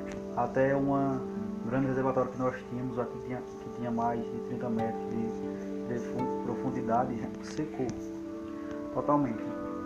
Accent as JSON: {"language": "Portuguese", "region": "Northeast Region", "country": "Brazil", "said": "Eu lembrei ela que eu sou do Nordeste, né?"}